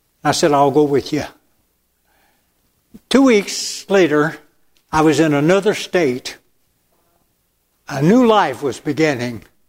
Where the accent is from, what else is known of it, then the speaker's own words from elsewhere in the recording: Chicago, Illinois, United States; also born or lived in Los Angeles, United States; Now I'm from Chicago and Los Angeles and not bashful at all.